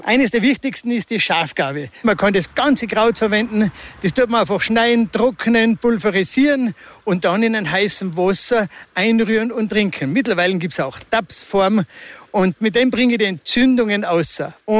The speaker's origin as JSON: {"language": "German", "town": "Tamsweg", "region": "Salzburg", "country": "Austria", "tie": "born or raised there", "said": "Ich bin ein gebürtiger Lungauer aus Damsweg."}